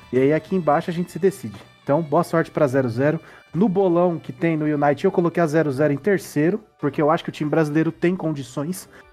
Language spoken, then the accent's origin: Portuguese; Brazil; Eu coloquei eles em terceiro porque eu sou brasileiro, eu torço pro Brasil.